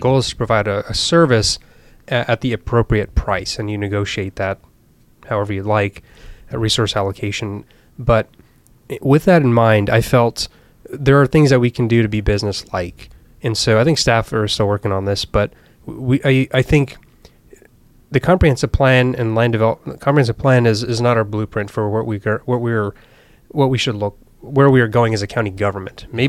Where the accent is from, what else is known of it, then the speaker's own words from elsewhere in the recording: Virginia, United States; I grew up in Virginia in the Chesapeake Bay watershed area, and that's a watershed that has a lot of challenges.